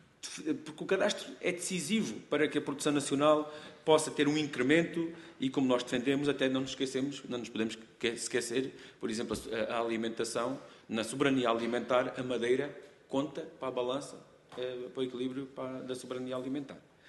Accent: Alentejo, Portugal; accent: Alentejo; vocês veem pela minha voz, que eu sou alentejano

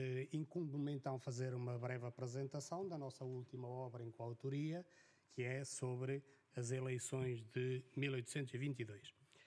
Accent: Melgaço, Viana do Castelo, Portugal; eu sou do concelho do Alto Minho, sou de Melgaço, não se deve notar pela pronúncia, mas sou

